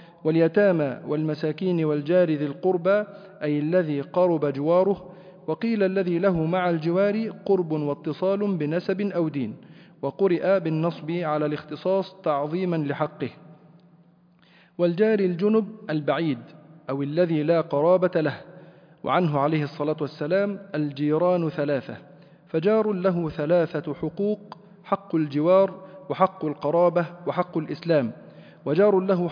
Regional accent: Egypt; لأن مثلا يحدث أحيانا عندنا في مصر وفي بعض البلاد الأخرى يحكم الأعراف

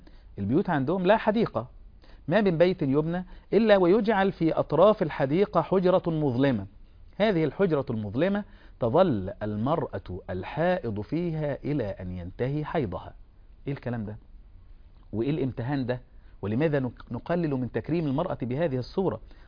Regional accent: Egypt; باللغة التي يقولها أهل بلدتنا مصر الغيط، بيقولوا عليها كده

